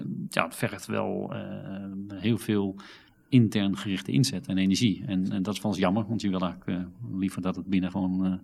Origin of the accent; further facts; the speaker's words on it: Netherlands; Aan de andere kant moeten we natuurlijk zeker niet als Nederlander denken dat wij te veel snappen van de drie delen die België is.